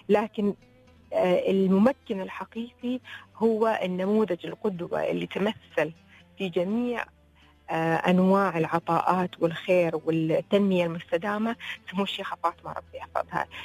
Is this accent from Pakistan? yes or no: no; United Arab Emirates; أنا كامرأة إماراتية مسلمة أم وعاملة